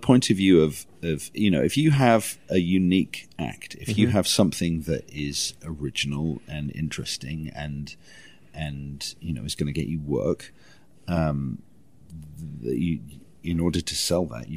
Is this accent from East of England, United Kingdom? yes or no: no; Wales, United Kingdom; So to give you the sort of the quick version of it, I grew up in Pembrokeshire, Southwest Wales.